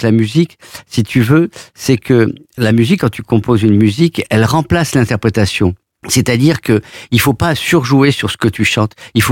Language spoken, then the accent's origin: French; Avignon, Provence-Alpes-Côte d'Azur, France; Je suis méridional à ce moment-là, toujours. J'habite à Avignon